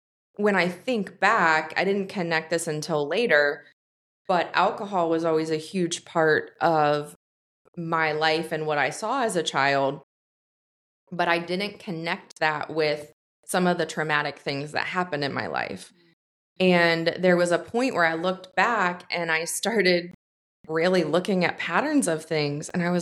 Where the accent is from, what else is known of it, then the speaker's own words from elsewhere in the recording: Columbus, Ohio, United States; So I grew up in the city. I grew up in Columbus in the Bottoms. We didn't move into the rural area until I graduated from high school.